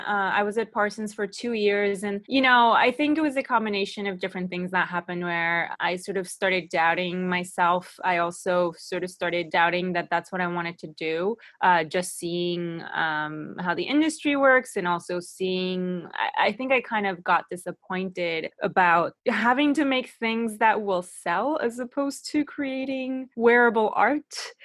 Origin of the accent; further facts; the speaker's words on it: Buenos Aires, Argentina; moved away as an adult; also born or lived in New York, United States; I'm originally from Buenos Aires in Argentina, and I grew up there. I went to school there, everything, until I was 18. And then I moved to New York to study, and I was there for 15 years. So I'm a little bit of a mix.